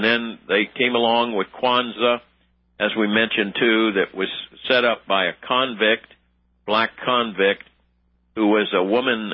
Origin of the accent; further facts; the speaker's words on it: Washington, District of Columbia, United States; the black people that I've known my whole life, that I grew up with in Washington, D.C. as a child